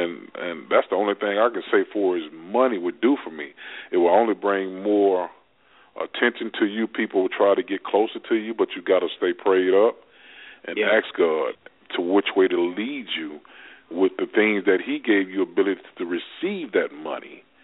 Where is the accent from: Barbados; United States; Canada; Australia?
United States; Prichard, Alabama; me being growing up in Pritchett, Alabama, being a graduate of CFFI High School on the back-to-back, 87-88 champion. Now we're in the Hall of Fame here in Mobile, Alabama, the whole team.